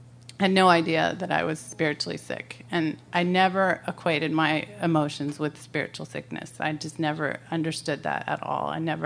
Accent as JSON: {"language": "English", "town": "Neptune", "region": "New Jersey", "country": "United States", "tie": "born there", "said": "And so I grew up in, well, I was born in New Jersey. And I always say that I was born in Neptune, so I was an alien."}